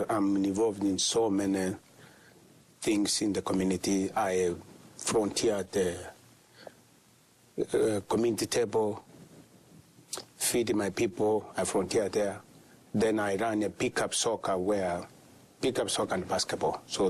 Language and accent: English; Kenya; now in Eau Claire, United States; I'm originally from Kenya. I've lived in America for over 30 years. I've lived in Eau Claire for over 20 years.